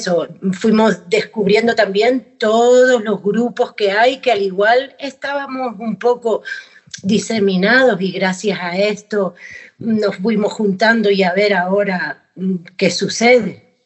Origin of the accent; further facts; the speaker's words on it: Argentina; moved away as an adult; yo vengo de Argentina y hace muchos años que estoy aquí